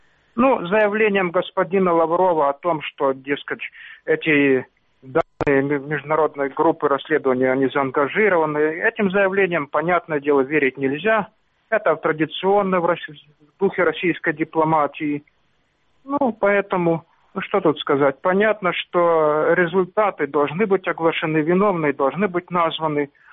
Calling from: Sloviansk, Donetsk Oblast, Ukraine; Да, я из Славянска

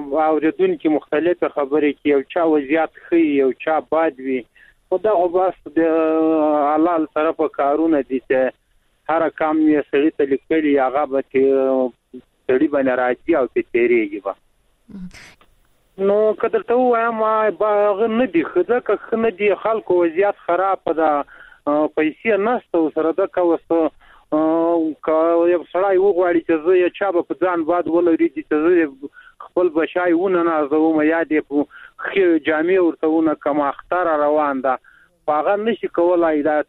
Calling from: Logar, Afghanistan; د لوګر ولایت نه مې د سراډی کني

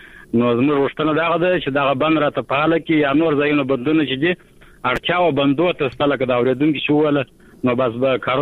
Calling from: Kandahar, Afghanistan; د شایسته کندار د ارغنداب ولسوالۍ څخه د ټلیفون

